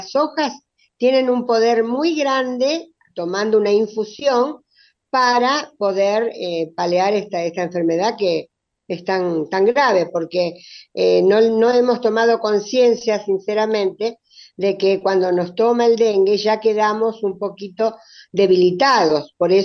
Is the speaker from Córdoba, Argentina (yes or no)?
yes; Capilla del Monte, Córdoba, Argentina; yo soy de Capilla del Monte, pero en este momento estoy en Mendoza.